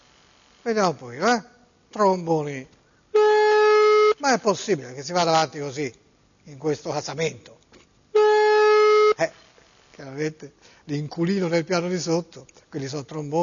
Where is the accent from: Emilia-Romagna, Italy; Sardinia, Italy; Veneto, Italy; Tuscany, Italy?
Tuscany, Italy; Florence; Io sono di Firenze, ma sono un ospite. Non posso chiamarmi meridionale, sono di Firenze.